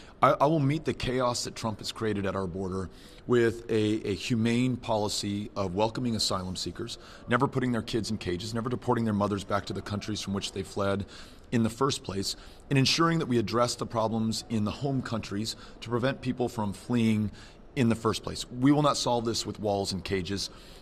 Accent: United States; You know, I think just as an American, I want to support people in Alabama

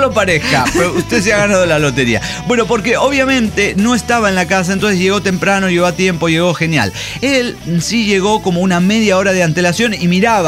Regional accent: Mexico; Y como buenos mexicanos, se nos hizo bien tarde.

